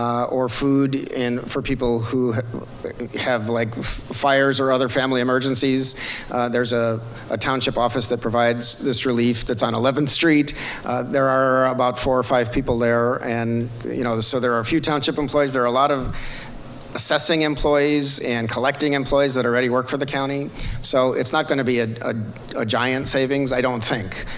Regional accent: Evanston, Illinois, United States; my wife's fault, I'm from Evanston

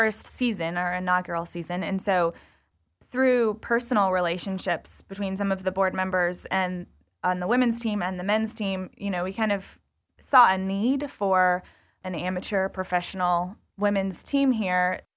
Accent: Pittsburgh, Pennsylvania, United States; I'm from Pittsburgh, and so for the Steelers, you wave the terrible towel.

